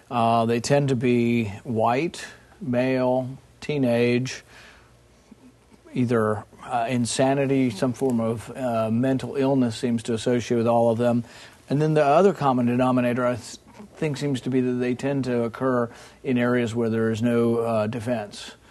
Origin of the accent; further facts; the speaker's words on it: Bowling Green, Kentucky, United States; Two Iraqi refugees came to my hometown in Bowling Green, Kentucky, and tried to buy Stinger missiles.